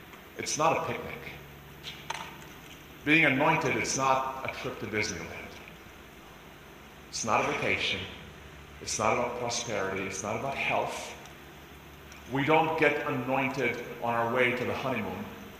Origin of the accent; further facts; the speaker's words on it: Lebanon; I told you that I grew up in Lebanon.